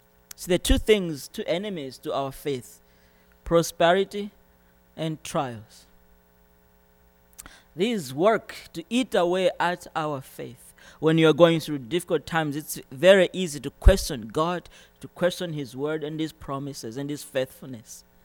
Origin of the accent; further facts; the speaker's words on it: Malawi; In my country, my home country, Malawi, the laws are very strict. You cannot have dual citizenship.